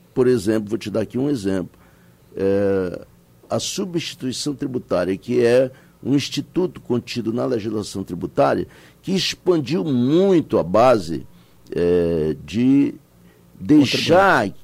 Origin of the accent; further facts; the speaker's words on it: Manaus, Amazonas, Brazil; esse compete a nós discutirmos enquanto amazonenses, enquanto manauaras